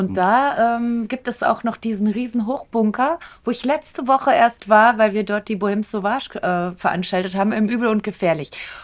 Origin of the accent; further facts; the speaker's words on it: Rhineland, Germany; Weil ich komme ja eher aus dem Rheinland, da gibt es den Kölner Dom.